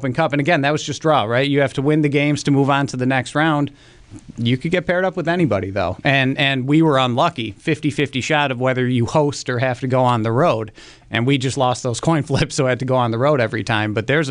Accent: Buffalo, New York, United States; I'm from Buffalo. I grew up in Buffalo.

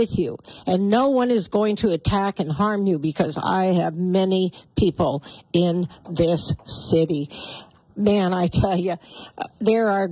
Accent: Billings, Montana, United States; now in Bozeman, United States; As I said, we grew up in Billings, but I've made Bozeman my home since I was married 56 years ago with a brief stint in the Navy in Florida.

